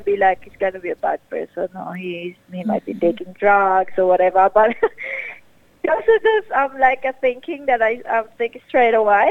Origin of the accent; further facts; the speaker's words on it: Philippines; That's how I was raised up in the Philippines.